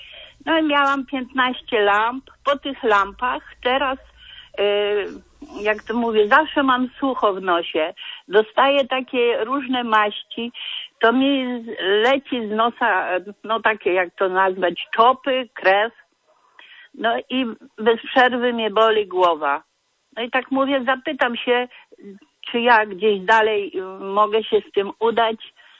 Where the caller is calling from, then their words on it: Łęczna, Lublin Voivodeship, Poland; Ja jestem z Lubelskiego. Z Łęcznej